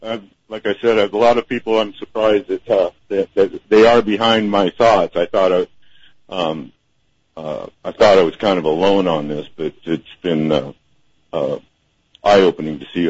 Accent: Seattle, Washington, United States; I was from Seattle, and it was really different in Seattle.

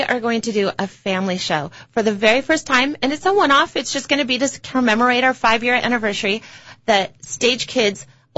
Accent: Glendora, California, United States; I grew up in Glendora.

